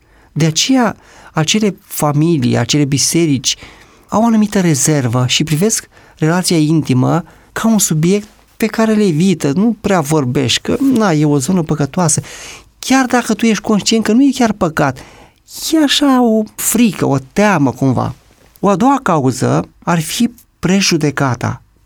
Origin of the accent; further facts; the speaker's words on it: Romania; să plecăm de la premisa că suntem români.